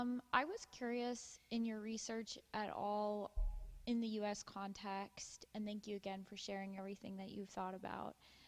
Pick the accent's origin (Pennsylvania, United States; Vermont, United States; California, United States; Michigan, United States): Pennsylvania, United States; I'm from the U.S. I'm from Pennsylvania.